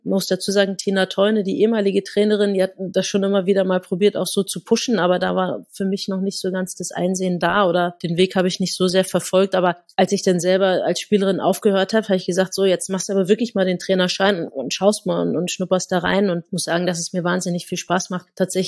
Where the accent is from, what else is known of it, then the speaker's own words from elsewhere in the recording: Berlin, Germany; ich bin in Berlin groß geworden, konnte denn hier nie Bundesliga spielen